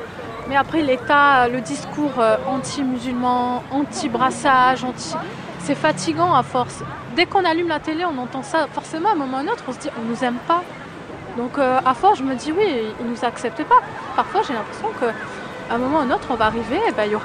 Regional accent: Pau, Nouvelle-Aquitaine, France; now in Nice, France; mes parents sont algériens, natifs d'Algérie, mais je suis née à Pau, j'ai grandi à Pau, et quand je suis arrivée à Nice

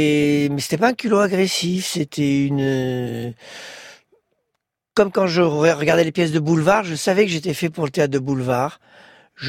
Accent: Bordeaux, Nouvelle-Aquitaine, France; J'avais 19 ans. Et je venais de Bordeaux.

